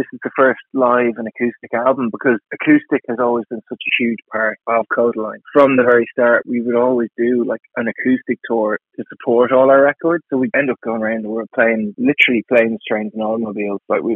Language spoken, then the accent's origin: English; Ireland; Well, I think that's the brilliant part of being Irish, isn't it?